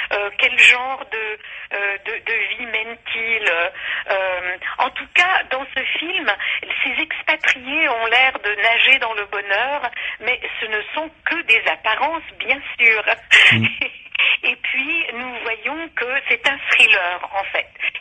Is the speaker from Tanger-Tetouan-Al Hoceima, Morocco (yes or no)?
no; Casablanca, Casablanca-Settat, Morocco; born there; Moi je suis née à Casablanca, comme vous le savez, quoique mes parents bien sûr parlaient français, le français quand même était établi dans notre famille, mais quand même, moi j'avais une grand-mère qui me parlait en arabe